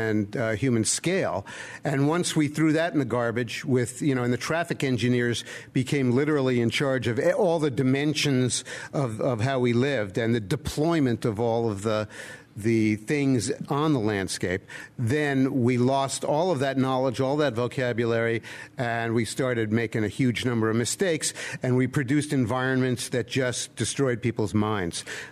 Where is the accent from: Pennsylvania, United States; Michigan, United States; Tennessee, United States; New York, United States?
New York, United States; Manhattan; Well, I could in my environment, which was Manhattan. I grew up in Manhattan.